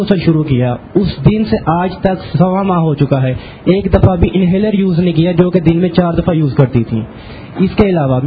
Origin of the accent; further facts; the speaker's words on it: Faisalabad, Punjab, Pakistan; میں فیصل آباد سے آیا ہوں.